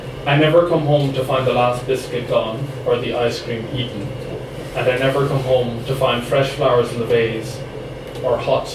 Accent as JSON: {"language": "English", "town": "Cork", "region": "Munster", "country": "Ireland", "moved": "yes", "lives_now": "London, United Kingdom", "said": "I'm from Cork, but been living in London for 10 years"}